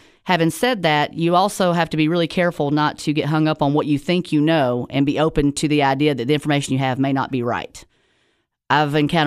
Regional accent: Sparta, Tennessee, United States; I am a local from the Upper Cumberland, live in Sparta, Tennessee.

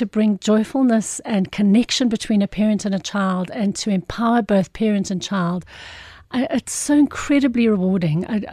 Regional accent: Irene, Gauteng, South Africa; Okay. So I was born, I'm from Irene, which is just between Pretoria and Joburg. And in those days, it used to be a tiny little village, which was absolutely beautiful. We used to live right near Irene Farm.

